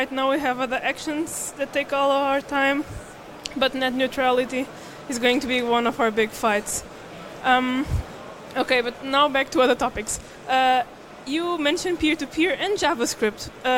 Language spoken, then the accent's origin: English; Portugal; I have to comment on it because I'm from Portugal.